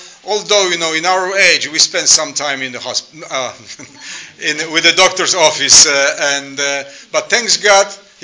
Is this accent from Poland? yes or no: yes; Poland; English is a second language; I was born and raised in Poland, which was a communist country at that time. So language that was required by us at that time was Russian. We have been taught Russian for many years, so Polish and Russian.